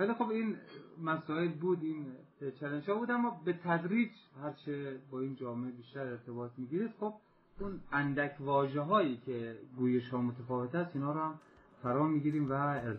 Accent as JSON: {"language": "Persian", "region": "Khorasan", "country": "Iran", "said": "چون خودم خراسانی هستم خیلی راحت تر تونستم اینجا ارتباط بگیرم"}